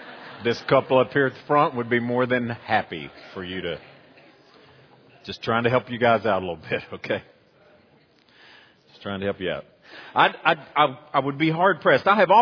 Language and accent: English; North Carolina, United States; But being from the mountains, born and raised in Watauga County, I'm just a mountain man.